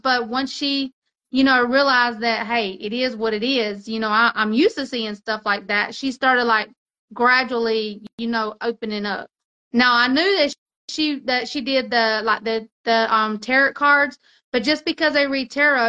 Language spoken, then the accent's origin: English; Mexico; I grew up in Mexico